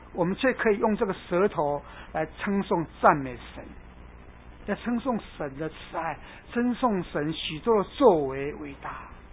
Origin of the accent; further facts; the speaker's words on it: China; 所以我们中国人说有句话说，种瓜得瓜